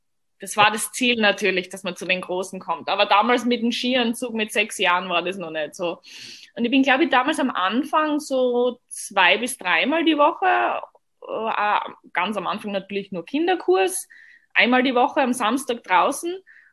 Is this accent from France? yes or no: no; Austria; Und ich komme aus Österreich.